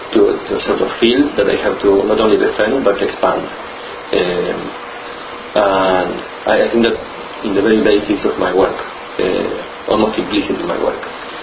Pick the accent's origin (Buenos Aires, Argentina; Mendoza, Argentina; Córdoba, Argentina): Buenos Aires, Argentina; From Argentina, from Buenos Aires.